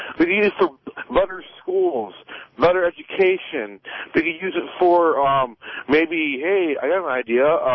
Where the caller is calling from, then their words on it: Lincoln Park, Michigan, United States; Hi, I call from Lincoln Park.